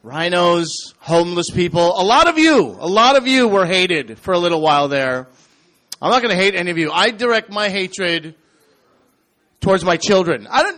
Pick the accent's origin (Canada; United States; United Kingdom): Canada; New Brunswick; born there; I was born in New Brunswick.